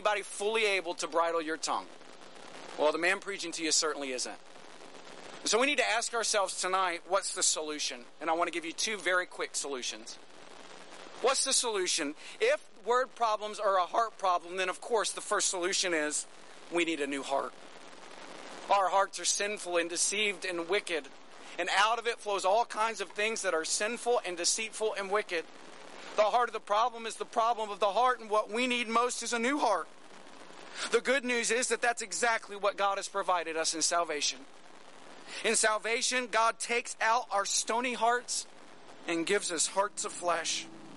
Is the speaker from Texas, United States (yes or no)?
yes; Texas, United States; accent: Texas; particularly thick Texas accent. Compared to many Texans, especially many West Texans, I don't. But my accent is always exaggerated, it seems, when I travel overseas